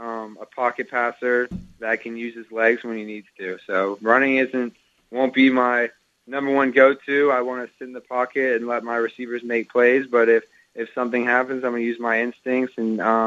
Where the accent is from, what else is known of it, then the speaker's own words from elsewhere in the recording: Denver, Colorado, United States; I'm originally from Denver, so the weather won't be a problem